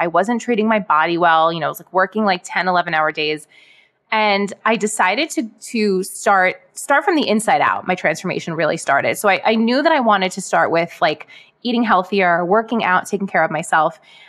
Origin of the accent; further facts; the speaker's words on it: Brooklyn, New York, United States; I grew up in Brooklyn, so I am actually a native New Yorker, which is pretty rare. Grew up in Brooklyn, lived there most of my life, and I actually moved into Manhattan about 2.5 years ago, and I now live in the East Village.